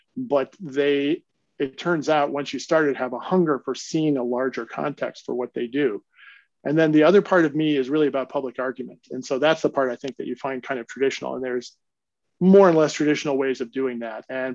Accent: Cleveland, Ohio, United States; now in Milwaukee, United States; I love the Midwest, and you know, I'm from Cleveland, Ohio

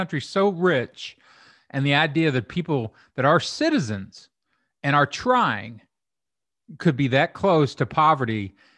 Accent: Kentucky, United States; I'm from Kentucky. Like, I came from no money and no education and everything.

